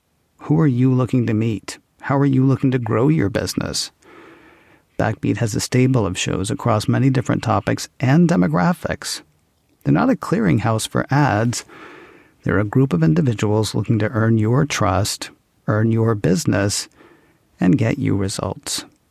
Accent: Nashville, Tennessee, United States; I grew up in Nashville, so yeah, you've got me, like, partly. I'll always root for them, you know, because they're my hometown team

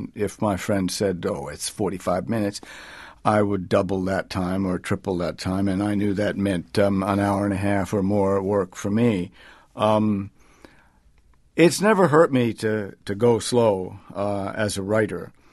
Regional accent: New Hampshire, United States; because I grew up in New Hampshire, because I spent so many summers in Maine, the logging research was you know, it's where I live.

